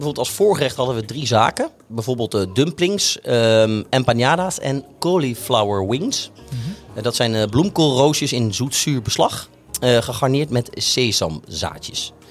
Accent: Gelderland, Netherlands; Sorry, ik kom uit Gelderland. Het komt er af en toe doorheen.

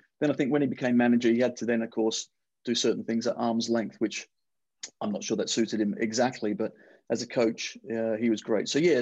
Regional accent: Australia; born there; Aussie born playing for England. And then, of course, when I then am talked about in Australian terms, I'm the English player. So I'm kind of stuck in between two.

